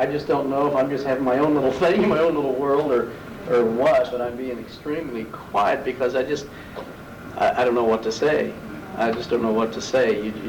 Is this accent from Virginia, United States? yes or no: no; California, United States; also born or lived in Kentucky; I was born in Kentucky. They look like some of the hills in Kentucky. I was raised in Southern California after 12 years on up.